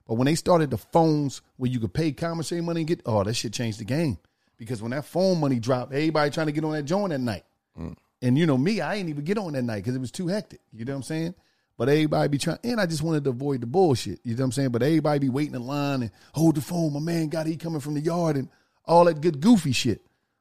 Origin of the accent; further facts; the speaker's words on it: Philadelphia, Pennsylvania, United States; I'm from Philly.